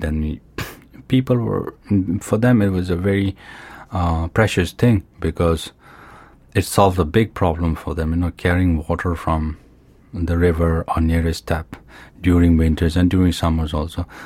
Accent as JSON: {"language": "English", "region": "Ladakh", "country": "India", "tie": "born or raised there", "second_language": "English", "said": "I remember as a kid growing up on Zanskar, we hardly used to see anything mechanical, you know."}